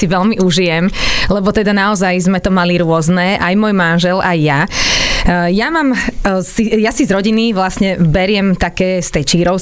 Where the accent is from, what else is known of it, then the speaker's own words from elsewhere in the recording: Dolné Loučice, Trnava Region, Slovakia; Maličká krásna dedinka pri Trnave, 6 km od Trnavy, odkiaľ pochádzam, pozdravujem.